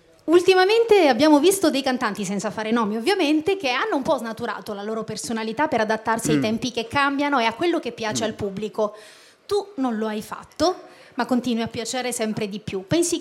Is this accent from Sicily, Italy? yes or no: yes; Sicily, Italy; RTA, vengo dalla Sicilia.